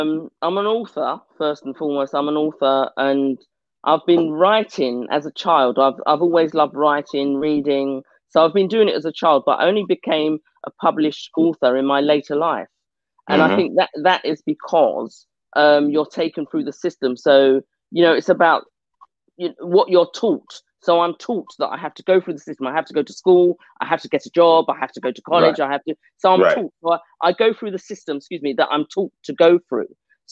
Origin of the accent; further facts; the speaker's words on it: Barbados; You know, I mean, I come from Barbados. And when I went back to Barbados, Barbados keep lots and lots of records.